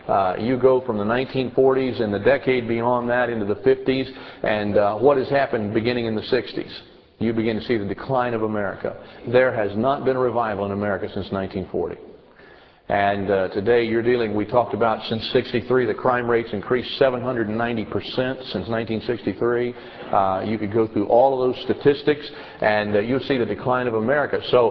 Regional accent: United States; And it's one of the disadvantages to being an American.

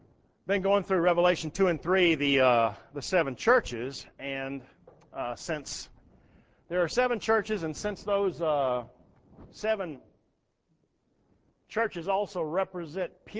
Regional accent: Texas, United States; You'll find this interesting, or at least I do, but then I'm from Texas.

